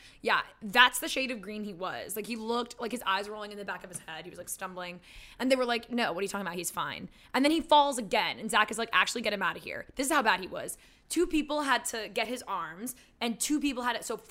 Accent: United Kingdom; accent: British; I don't mean to be offensive with my British accent.

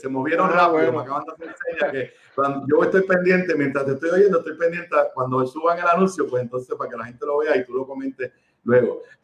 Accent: Puerto Rico; te puedo decir como puertorriqueño

